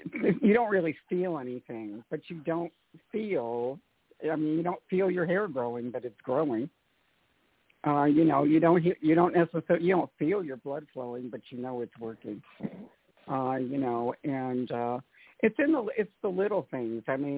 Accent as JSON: {"language": "English", "town": "Atlanta", "region": "Georgia", "country": "United States", "said": "I'm from Atlanta."}